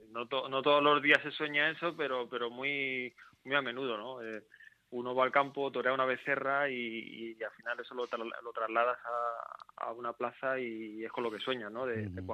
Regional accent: Madrid, Community of Madrid, Spain; soy de Madrid, vivo en Madrid

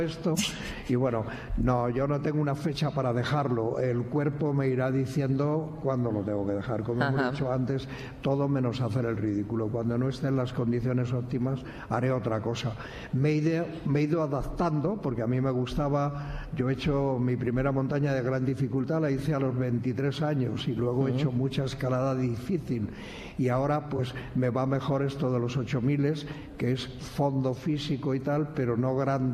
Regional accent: Madrid, Community of Madrid, Spain; also born or lived in Ávila; Yo nací en Ávila, aunque viví siempre en Madrid

